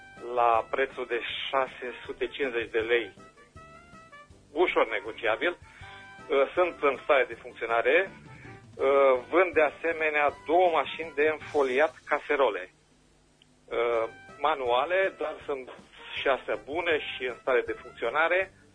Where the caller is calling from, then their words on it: Reșița, Caraș-Severin, Romania; din Reșița